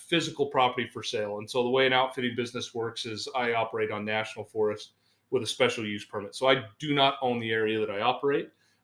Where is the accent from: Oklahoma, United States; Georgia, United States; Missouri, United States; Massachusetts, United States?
Oklahoma, United States; I was from Oklahoma and I wanted to work up in Montana or Idaho.